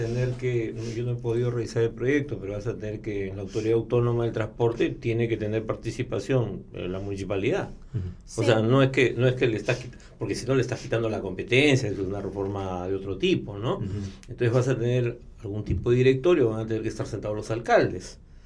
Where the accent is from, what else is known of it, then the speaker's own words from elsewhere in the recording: Lima, Peru; Yo como limeño digo